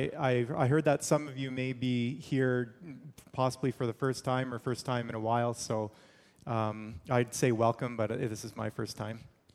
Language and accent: English; Zambia; born there; I was born in Zambia, Africa, on the mission field. My dad was a missionary. Parents were missionaries there for 6 years, and I was born during that time.